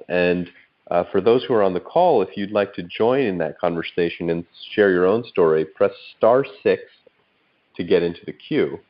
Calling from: Berkeley, California, United States; I'm calling in from Berkeley.

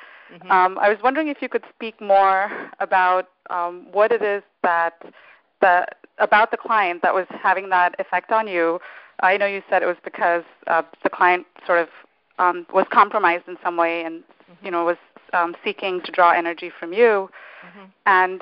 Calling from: New Jersey, United States; Hi. Hi, Jan. … I'm calling from New Jersey.

